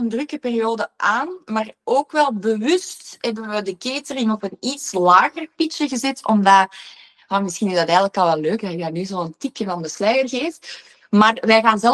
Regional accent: Wommelgem, Flanders, Belgium; Want ik ben zelf van Wommelgem.

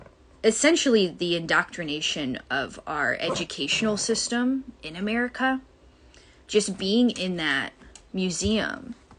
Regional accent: United States; One of the most profound moments of my life as an American was when I visited Vietnam.

